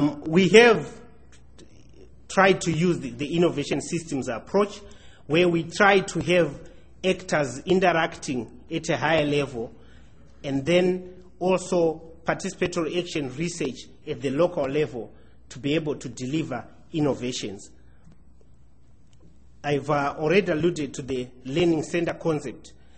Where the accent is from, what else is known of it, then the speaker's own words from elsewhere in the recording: Zimbabwe; I come from Zimbabwe.